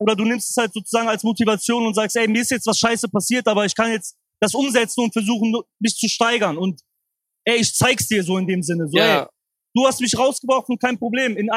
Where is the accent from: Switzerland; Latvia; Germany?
Germany; Cologne, North Rhine-Westphalia; born there; now in Berlin, Germany; Ich bin gebürtiger Kölner.